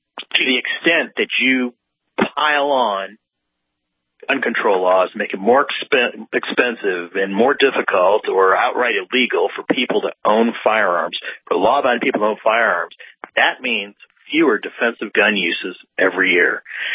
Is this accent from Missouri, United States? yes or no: yes; St. Louis, Missouri, United States; I hate to say my hometown of St. Louis is one of those places too.